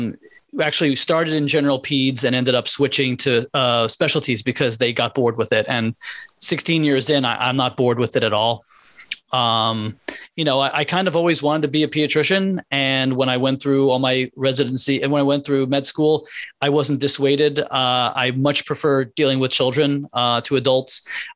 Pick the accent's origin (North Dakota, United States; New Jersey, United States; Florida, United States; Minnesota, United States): New Jersey, United States; Marlborough; now in Scotch Plains, United States; I grew up in Marlborough, New Jersey, about an hour south of where I live now.